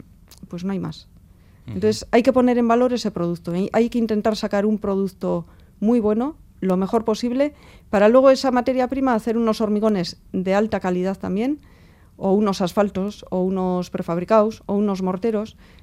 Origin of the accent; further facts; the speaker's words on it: Zaramillo, Basque Country, Spain; born there; yo soy nacida en Zaramillo, al lado de una cantera.